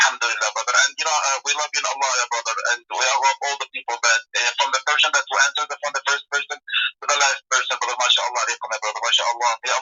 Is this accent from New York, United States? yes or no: yes; New York, United States; from New York again.